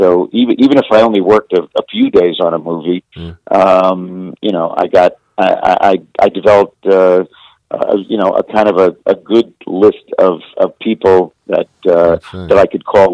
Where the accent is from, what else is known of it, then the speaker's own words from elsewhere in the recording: Brooklyn, New York, United States; So yeah, I mean, I'm a Brooklyn boy. I grew up in Brooklyn